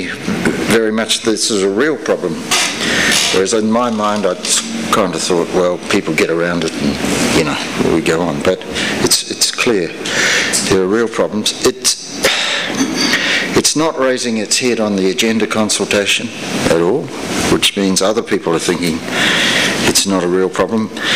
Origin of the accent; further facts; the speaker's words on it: Australia; I'm biased from Australia.